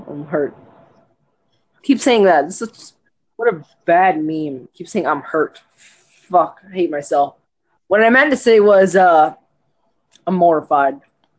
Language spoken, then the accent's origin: English; North Carolina, United States; also born or lived in West Kentucky; I come from North Carolina. And I was born in West Kentucky.